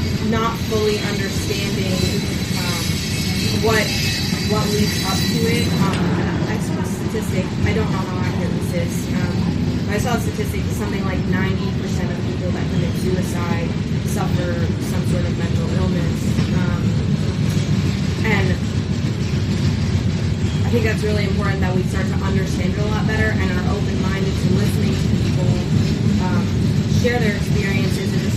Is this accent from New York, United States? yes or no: yes; New York, United States; we're from New York, so they're from the DIY community there.